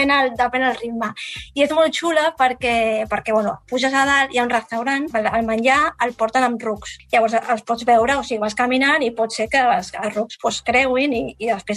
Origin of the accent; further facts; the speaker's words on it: Sabadell, Catalonia, Spain; jo que soc de Sabadell